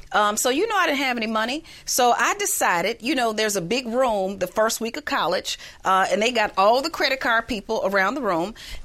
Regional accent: Chicago, Illinois, United States; I was born and raised in Chicago.

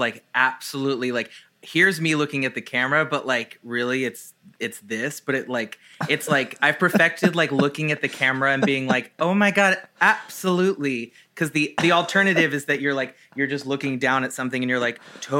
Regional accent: Nashville, Tennessee, United States; I am somebody from Nashville who lives in Nashville

